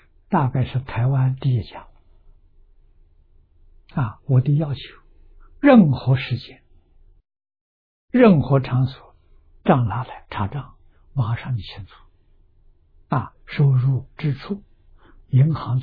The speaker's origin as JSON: {"language": "Chinese", "country": "China", "said": "所以阿罗汉的意思相当我们中国人讲的毕业了"}